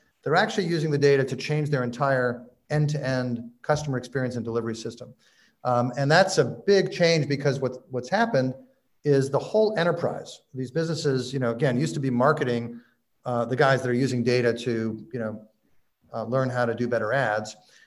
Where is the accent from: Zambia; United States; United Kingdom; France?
United Kingdom; Glasgow, Scotland; now in Edinburgh, United Kingdom; I'm from Glasgow for a while and I live in Edinburgh.